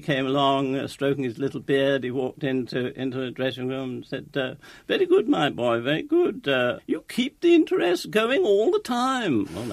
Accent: St Ives, South West England, United Kingdom; born there; I was born in St. Ives, and we did it.

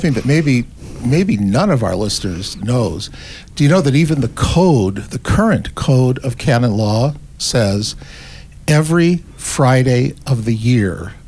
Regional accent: Ireland; Well, being Irish, I would like to say it's a solemnity. It is in Ireland.

